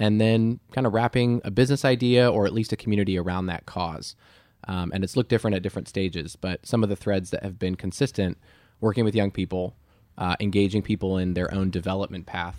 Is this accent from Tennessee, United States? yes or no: no; Vashon, Washington, United States; born there; I was born on Vermontville Road, just on the north end of Vashon, caught by the hands of a midwife